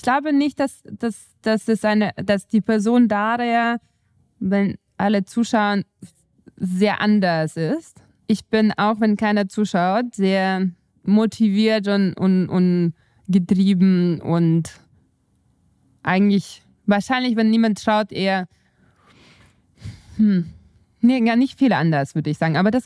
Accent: Riga, Latvia; moved away as an adult; now in Munich, Germany; ich bin in Riga geboren und aufgewachsen und bin dann nach München gegangen

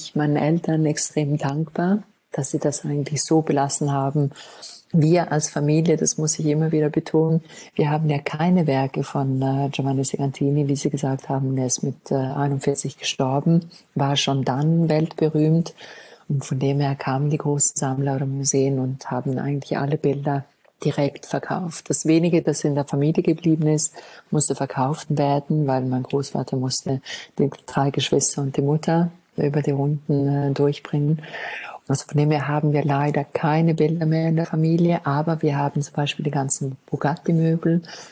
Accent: Graubünden, Switzerland; hat man die ganze Segantini-Welt im Engadin. Darum ist mir auch die Bodenständigkeit und meine Heimat so wichtig

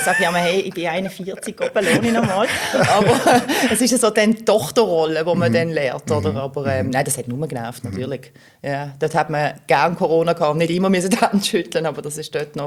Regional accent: Basel, Basel-Stadt, Switzerland; In Basel, im Frauenspital, im Grossbasel muss ich sagen, weil ich bin eigentlich im Kleinbasel aufgewachsen. Aber der Lebensstart war eigentlich im grossen Basel. Und nachher immer im Kleinbasel daheim, bin dort in Kinski, in der Schule. Den ganzen Werdegang eigentlich in der Stadt gemacht.

